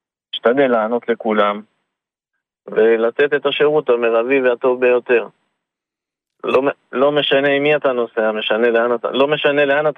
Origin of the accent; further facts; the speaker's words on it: Jerusalem, Jerusalem District, Israel; אני גר בשכונת פסגת זאב בירושלים.